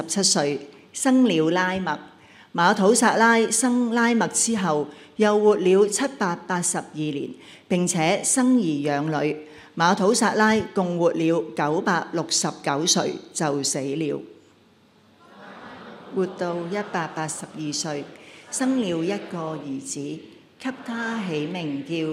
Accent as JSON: {"language": "Cantonese", "country": "Hong Kong", "said": "呢一个岁数真系似乎仲比我哋香港人均寿命仲低"}